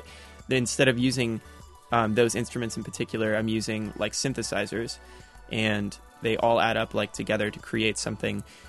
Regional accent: Spokane, Washington, United States; I grew up in Spokane, but Seattle was obviously my backyard, the Olympic National Park, Cascades

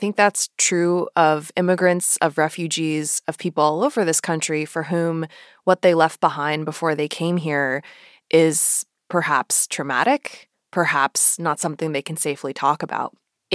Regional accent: Connecticut, United States; The reason is because I grew up Chinese American in Southern Connecticut. That is a really particular kind of upbringing.

